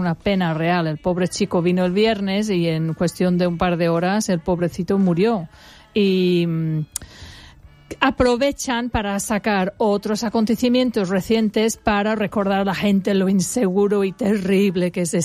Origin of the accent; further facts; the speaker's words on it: England, United Kingdom; Spanish is a second language; now in Spain; Yo soy inglesa, llevo aquí muchos años, me mantengo en contacto con las noticias de Inglaterra